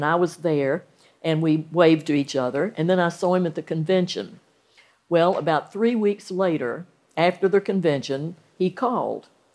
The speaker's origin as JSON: {"language": "English", "town": "Salisbury", "region": "North Carolina", "country": "United States", "tie": "born or raised there", "said": "There's a young man who's disabled in my hometown of Salisbury, North Carolina."}